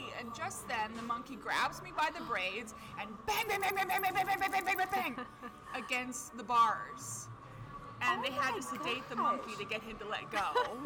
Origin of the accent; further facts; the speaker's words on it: New Mexico, United States; now in Lehigh Valley, United States; I come from New Mexico. There are no blue flowers in New Mexico.